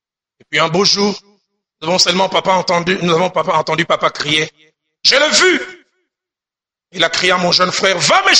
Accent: Bandal, Kinshasa, DR Congo; Là où j'ai grandi à Bandal, à une certaine époque, il y a eu une invasion des gros cancres.

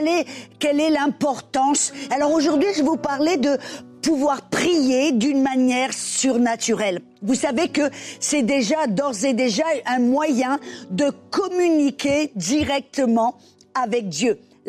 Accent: Southern France, France; moved away as an adult; also born or lived in United States; Je suis française d'origine, je suis née, j'ai grandi dans le sud de la France. Mais le Seigneur m'a transplantée pour aller aux États-Unis pour être formée.

